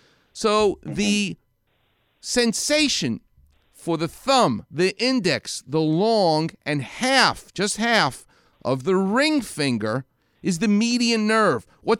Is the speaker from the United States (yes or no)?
yes; New York, United States; And I'm going to tell you, and that's because I'm a New Yorker, which is in me.